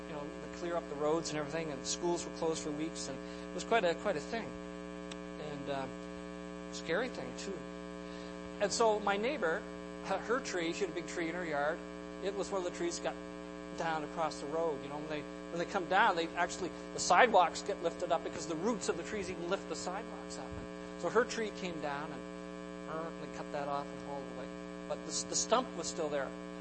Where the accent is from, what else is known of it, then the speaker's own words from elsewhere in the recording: Halifax, Nova Scotia, Canada; the eye of the hurricane was right on my hometown of Halifax